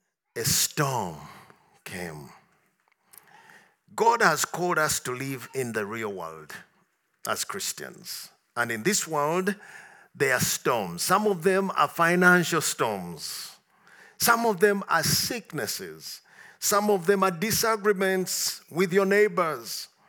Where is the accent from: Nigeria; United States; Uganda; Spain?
Uganda; Now, I come from Uganda, and we have a very big lake.